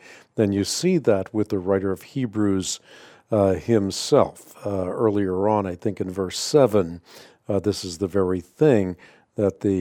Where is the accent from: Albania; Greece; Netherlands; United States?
Netherlands; I grew up in Holland. I was part of what was called the Reformeerde Kerk when I was a child.